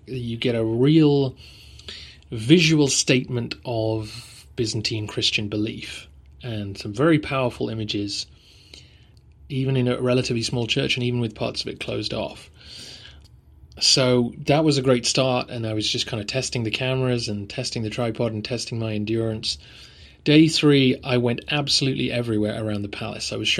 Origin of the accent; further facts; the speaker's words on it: England, United Kingdom; This is partly being English and not being used to the heat